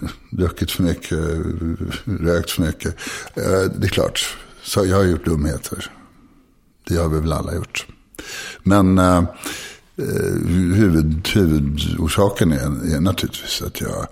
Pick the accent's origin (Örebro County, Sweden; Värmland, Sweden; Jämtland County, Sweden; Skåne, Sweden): Värmland, Sweden; Karlstad; jag kom ju från Karlstad då i tonåren.